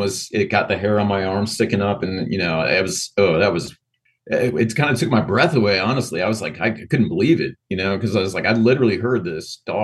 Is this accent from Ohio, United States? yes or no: yes; Ohio, United States; now in Texas, United States; I'm from the Midwest. So, you know, we moved down to Texas in 2010. So we've been here 15 years, but, you know, lived in Ohio for most of my life, actually.